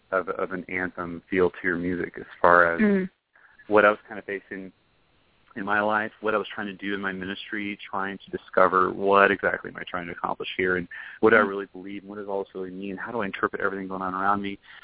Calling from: Indianapolis, Indiana, United States; I'm calling from Indianapolis.

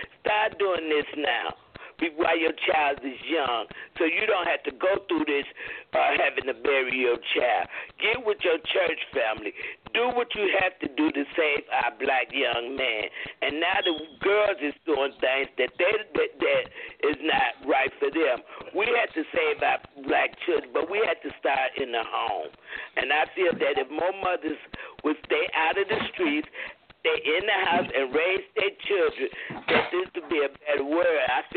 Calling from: Tallahassee, Florida, United States; I called last week, and I'm from Tallahassee, and I'm a mother and a grandmother

